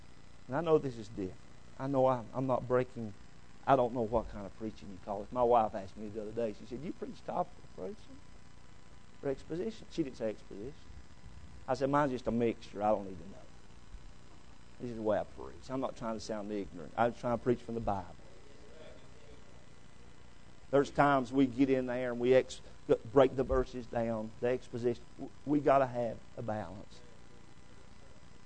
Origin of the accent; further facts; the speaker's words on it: Chucky, Tennessee, United States; I'm from Chucky, Tennessee. I pastor in Chucky.